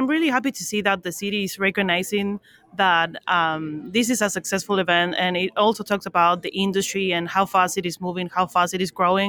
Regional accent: Buenos Aires, Argentina; I am from Buenos Aires, representing all the time Argentina, world champions.

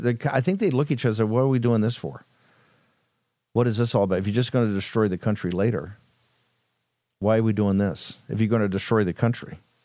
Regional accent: the South, United States; Look, I come from the South, but he was a nationalist

